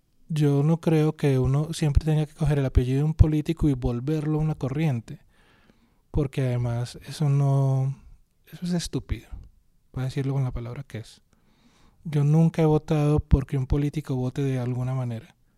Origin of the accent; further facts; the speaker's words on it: Antioquia, Colombia; Pero como colombianos, vuelvo a la noción de país, siempre lo mejor venía de afuera.